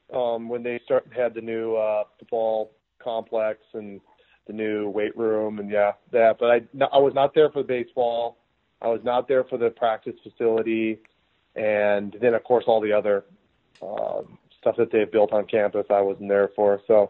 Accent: Minnesota, United States; I remember I came back there because I'm from Minnesota.

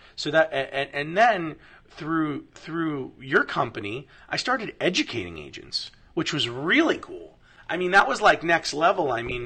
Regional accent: Weston, Florida, United States; And we've seen that in waves growing up in Weston.

